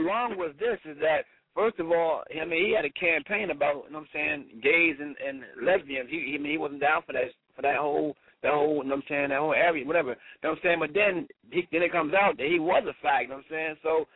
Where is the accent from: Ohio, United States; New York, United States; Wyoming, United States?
New York, United States; Brooklyn; I'm from Brooklyn, so I mean, I feel you.